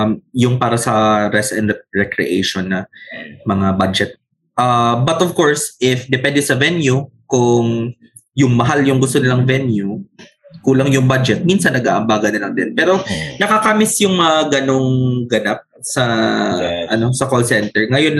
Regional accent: Visayas, Philippines; Ako, personally, Bisaya ako.

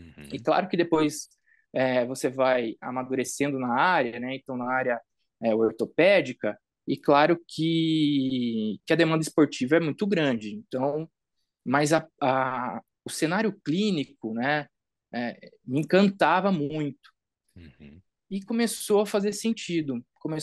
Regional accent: Botucatu, São Paulo, Brazil; Eu sou de Botucatu, interior de São Paulo.

